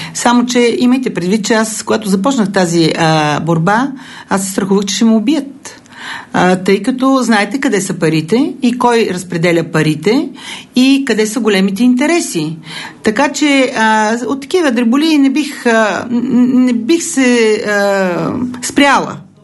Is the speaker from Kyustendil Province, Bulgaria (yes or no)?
yes; Kyustendil Province, Bulgaria; born there; now in Sofia, Bulgaria; родена съм в провинцията, в Кюстендилско съм родена, дошла съм в София без пукната пара